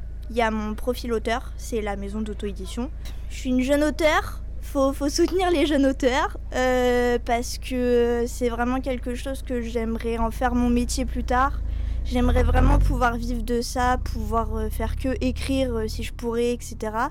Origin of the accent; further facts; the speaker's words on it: Saint-Aubin, France; puisque je suis originaire de Saint-Aubin.